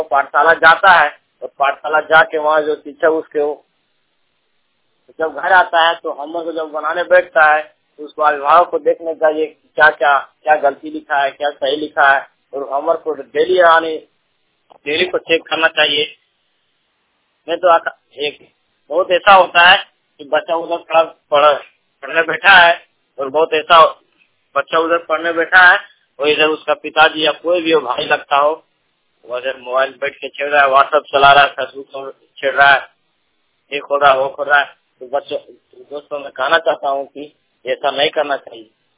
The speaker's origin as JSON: {"language": "Hindi", "town": "Gangredi", "region": "Jharkhand", "country": "India", "said": "ग्राम गंगरेड़ी post थाना चंपा जिला गिरिडीह झारखंड का निवासी हूँ।"}